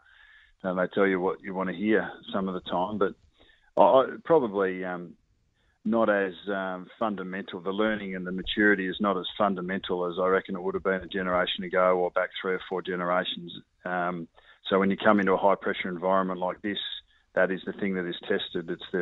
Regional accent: Adelaide, South Australia, Australia; we were southern bred. I was born in Adelaide and Dad obviously, grew up in Adelaide.

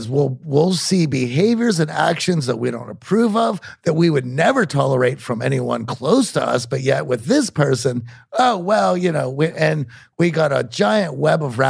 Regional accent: Pittsburgh, Pennsylvania, United States; I'm from Pittsburgh. And they're like, that's funny.

